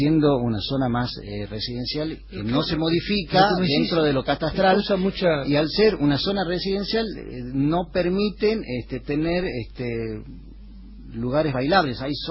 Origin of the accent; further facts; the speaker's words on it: Catamarca, Argentina; habla de vivencias que tuvo él en esa zona de donde yo soy, porque él hizo la secundaria en un pueblo que se llama Las Pirquitas, que pertenece al mismo departamento nuestro